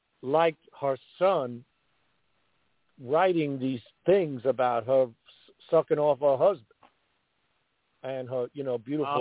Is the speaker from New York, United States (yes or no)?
yes; New York City, New York, United States; I'm from Brooklyn.